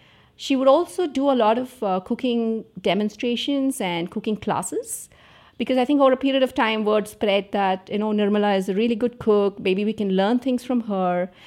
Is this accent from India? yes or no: yes; Andhra Pradesh, India; I grew up in Andhra Pradesh. My grandmother was from the same state, although we lived in different cities.